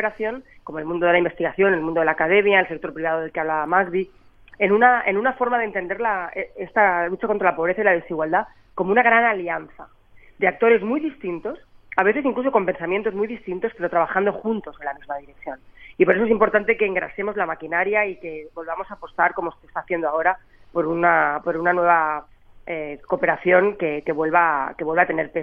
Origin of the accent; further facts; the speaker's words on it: Spain; el rol que nos había tocado vivir como españoles en ese mundo, en Europa y a nivel internacional